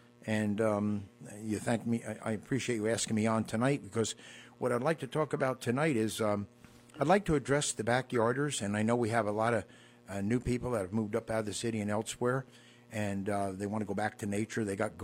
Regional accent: West Shokan, New York, United States; Well, from West Shokan. We're about 9 generations over there.

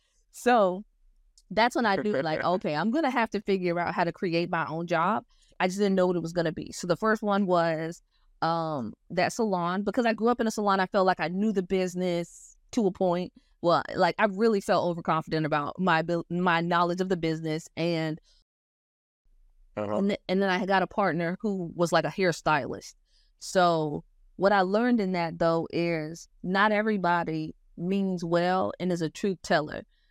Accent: Hampton, Virginia, United States; also born or lived in Dominican Republic; now in Miami, United States; I am born and raised in Hampton, Virginia. I've lived in Miami for 16 years and also between Miami and Dominican Republic in that time period.

